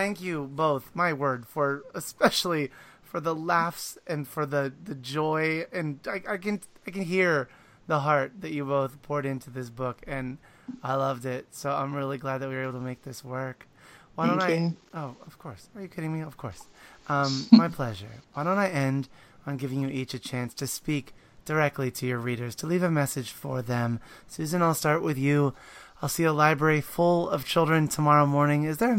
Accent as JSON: {"language": "English", "country": "United States", "tie": "born or raised there", "said": "growing up in America, I've only ever seen guinea pigs in pet stores."}